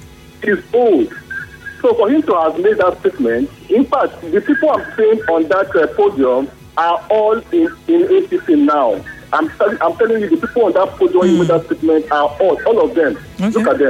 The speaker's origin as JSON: {"language": "English", "country": "Nigeria", "said": "You know, as a Nigerian, I should know why all these are happening."}